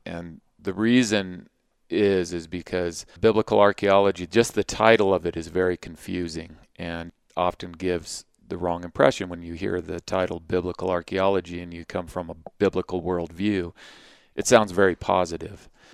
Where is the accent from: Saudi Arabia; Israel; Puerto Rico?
Saudi Arabia; also born or lived in Arizona; now in Utah, United States; I was raised in the Middle East. My father worked for the oil company in Saudi Arabia. So I grew up there and grew up in the Middle Eastern culture there, and found myself here in Utah after I graduated from college in Arizona.